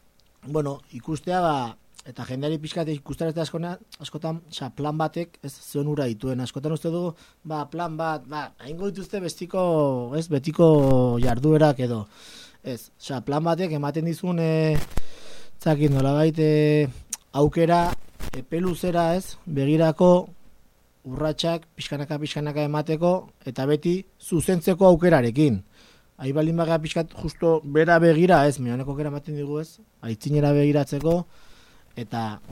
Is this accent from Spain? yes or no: yes; Irun, Basque Country, Spain; ni hain zuzen ere Irundik nator, bai, ez nator oso urrutitik.